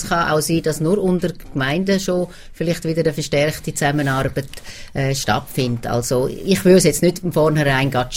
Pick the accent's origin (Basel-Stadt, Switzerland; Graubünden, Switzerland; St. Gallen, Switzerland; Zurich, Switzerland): St. Gallen, Switzerland; born there; also born or lived in Appenzell Innerrhoden / Appenzell Ausserrhoden; Ich bin eine gebürtige Obertoggenburgerin und schaue das vielleicht auch mit einem gewissen Abstand an. Ich habe lange Jahre im Innerrhodischen gewohnt und jetzt gleich lang schon im Ausserrhodischen.